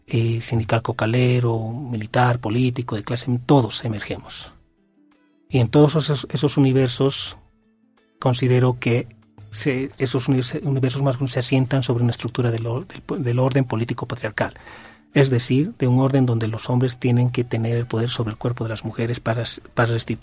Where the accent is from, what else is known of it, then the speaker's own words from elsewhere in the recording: Bolivia; lo digo con todo respeto como boliviano